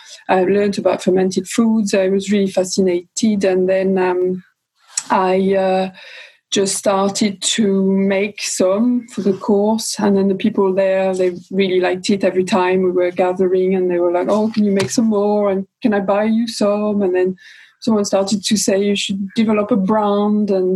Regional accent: Normandy, France; English is a second language; now in Cardiff, United Kingdom; Yeah, I'm French. I'm actually from Normandy.

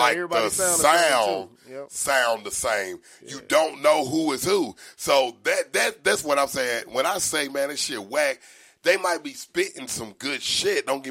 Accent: Nashville, Tennessee, United States; I'm from Nashville, and I've always been the type of cat that can understand both.

